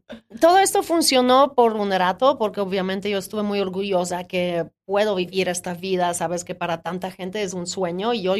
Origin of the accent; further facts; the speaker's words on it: Poland; Spanish is a second language; Nací en Polonia en unos tiempos de comunismo y cuando era joven y era un momento de escoger qué quiero hacer en la vida